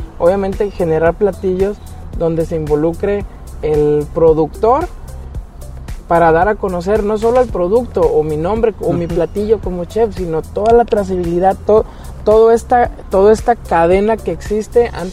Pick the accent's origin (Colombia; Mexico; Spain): Mexico; Nayarit; hace 2 años nace toda esta necesidad de impulsar la cocina nayarita, porque es mi tierra, porque aquí